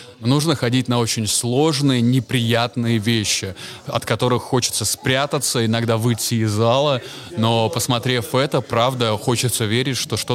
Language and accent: Russian; Narva, Ida-Viru County, Estonia; как я вырос в Нарве, как я закончил школу